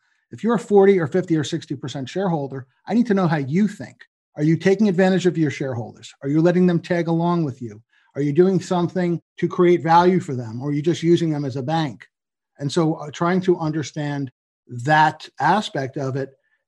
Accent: New York, United States; I'd never been outside the US. I grew up in New York and Long Island. I went to school in Boston. I had this job in New Jersey

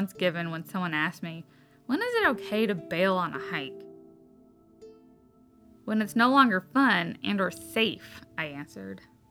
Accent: the South, United States; I grew up in the South where getting married at a young age was the norm.

